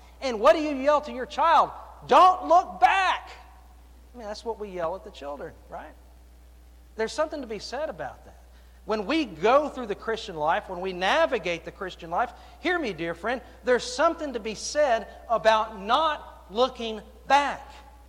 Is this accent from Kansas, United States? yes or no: no; Memphis, Tennessee, United States; I remember growing up in Memphis, and this would have been, I guess, the later years in high school.